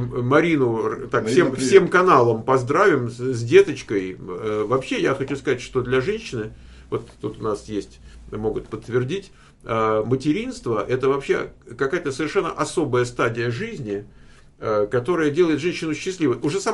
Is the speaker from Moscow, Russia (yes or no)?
yes; Moscow, Russia; Я москвич